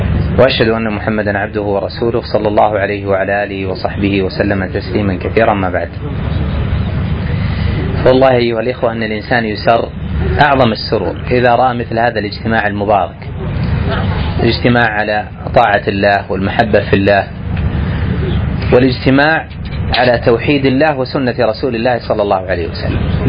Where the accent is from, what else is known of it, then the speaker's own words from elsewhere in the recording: Najd, Saudi Arabia; مشهور طبعا حتى عندنا في السعودية